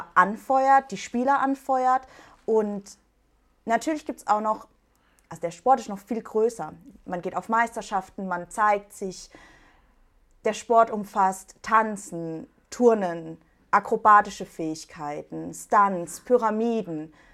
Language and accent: German; Kirrlach, Baden-Württemberg, Germany; Ich komme aus Kirlach, das heißt etwas kleinerer Ort.